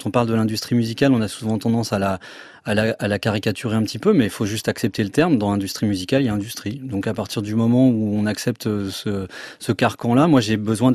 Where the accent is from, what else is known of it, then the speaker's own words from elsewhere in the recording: Vernon, Normandy, France; pas la même maison, mais en tout cas toujours dans la même ville, ouais.